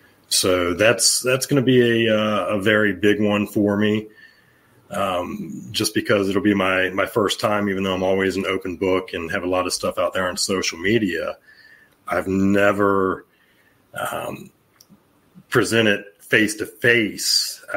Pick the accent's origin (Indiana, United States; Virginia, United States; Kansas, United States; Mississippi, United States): Virginia, United States; Norfolk; I have a big one right here in my hometown is September 4th, 5th, and 6th